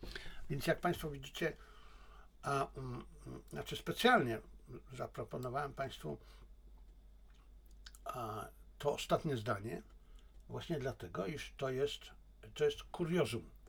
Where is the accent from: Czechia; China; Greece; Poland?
China; To znaczy, jest różnica między mną a reprezentującym chiński punkt widzenia, bo ja jestem Chińczykiem.